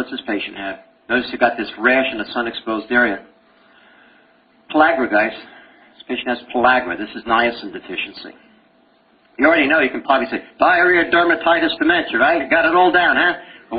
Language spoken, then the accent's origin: English; Uniondale, New York, United States; accent: Brooklyn; also born or lived in Brooklyn; Well, I came from Brooklyn. I was born Prospect Park, 1943. Whoa. And I lived in Uniondale, Long Island, till I was 18. So I can talk Brooklynese anytime I want.